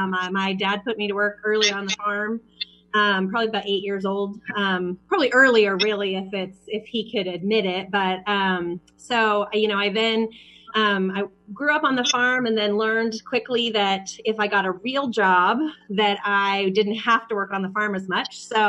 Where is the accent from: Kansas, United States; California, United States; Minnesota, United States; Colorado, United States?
Kansas, United States; also born or lived in Dallas; now in Kansas City, United States; So I'm from Kansas. I'm from a small town in Kansas, but I made my way back to Kansas City via Dallas, via K-State and Dallas, and then back to Kansas City.